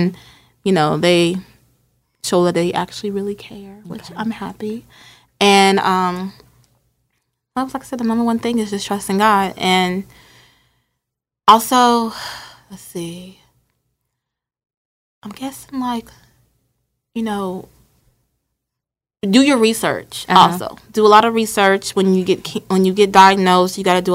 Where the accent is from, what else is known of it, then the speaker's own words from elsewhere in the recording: New Jersey, United States; And we're both from New Jersey, so we might be kind of related.